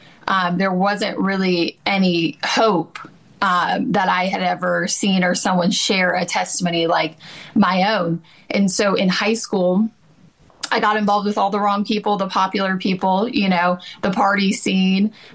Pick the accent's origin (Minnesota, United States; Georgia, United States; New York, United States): Georgia, United States; Yeah, so I was born and raised in Georgia.